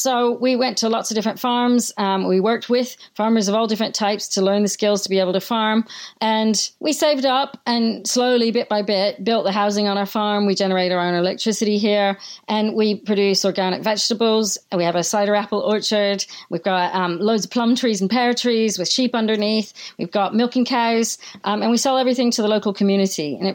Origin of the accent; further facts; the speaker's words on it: United States; moved away as an adult; now in England, United Kingdom; I came from America and my family were farmers from India, you know, in the previous generation before my parents, and my mother's family was farming in Iowa. But I moved here to England